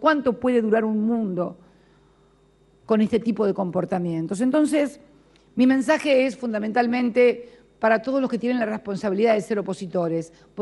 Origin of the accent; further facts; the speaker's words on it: Argentina; Yo me siento muy orgullosa como argentina